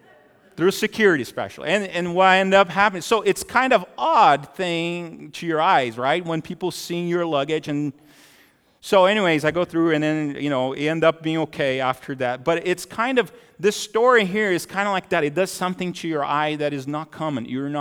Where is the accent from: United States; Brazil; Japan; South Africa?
Brazil; and when I go to Brazil, to my hometown